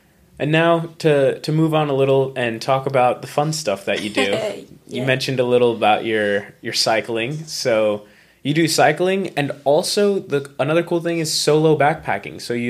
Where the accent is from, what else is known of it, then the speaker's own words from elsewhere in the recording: San Diego, California, United States; also born or lived in Boston; I was raised here in San Diego. I lived in Boston for a few years